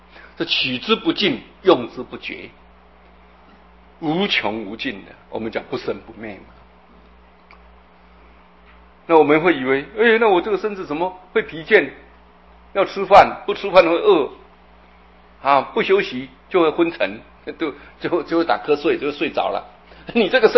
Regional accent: China; 我们中国人喜欢简单，所以就把这个菩提用菩这个字，萨埵用萨这两个字

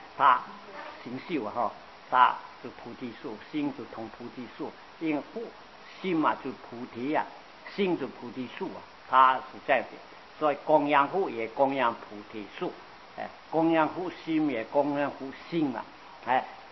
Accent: China; 这是我们中国人一个装饰

